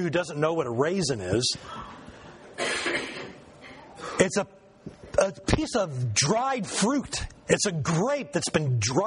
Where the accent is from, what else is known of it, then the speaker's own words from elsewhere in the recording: California, United States; I grew up in Southern California. Let me tell you, it gets hot down there.